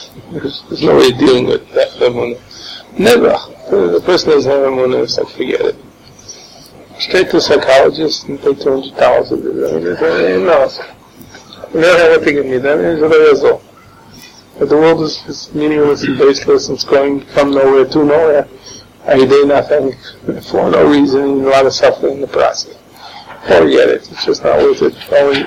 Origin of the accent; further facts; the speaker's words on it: United States; I am American.